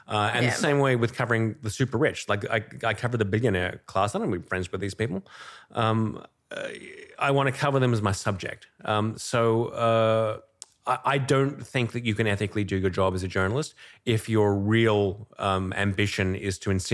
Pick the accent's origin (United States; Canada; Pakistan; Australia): Australia; I'm Australian. My family's in Australia.